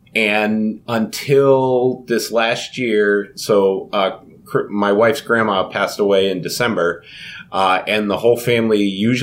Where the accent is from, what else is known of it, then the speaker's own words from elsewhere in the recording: Louisiana, United States; or as we call it growing up in Louisiana, pecan pie.